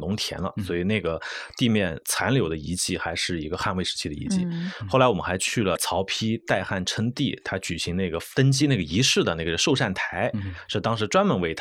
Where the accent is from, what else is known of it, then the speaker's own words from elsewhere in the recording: Anhui, China; 虽然我是安徽人哈，对于这个曹操这个安徽老乡哈